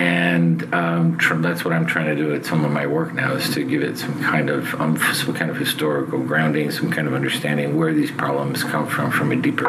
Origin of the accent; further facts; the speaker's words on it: Miami, Florida, United States; I grew up in Miami, so Orlando is my backyard, and I've been to Orlando been to Disney World about 79 times.